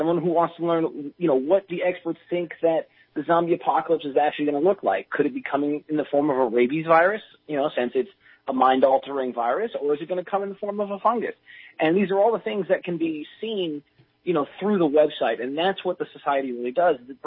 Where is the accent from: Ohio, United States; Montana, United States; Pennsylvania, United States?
Montana, United States; I'm from Montana.